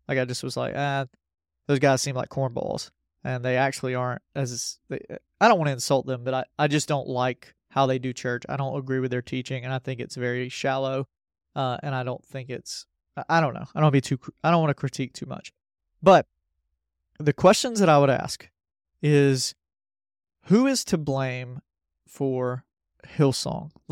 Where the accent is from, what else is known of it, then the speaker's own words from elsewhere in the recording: Georgia, United States; because I grew up in South Georgia at a First Baptist church. And I was in North Georgia during my college years